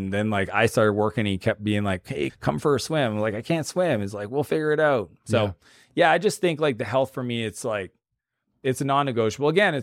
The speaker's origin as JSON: {"language": "English", "country": "Canada", "said": "I don't know what that is because I'm Canadian, but we have like 60% of my companies in the US."}